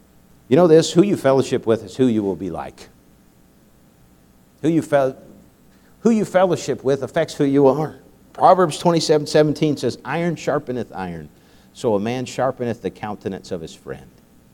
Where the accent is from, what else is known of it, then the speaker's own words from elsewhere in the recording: Beijing, China; growing up in China, you'd think on that far recess of the world that we wouldn't have too many visitors, but it seems that everyone that was going through Asia wanted to stop and see missionary … in Beijing, China.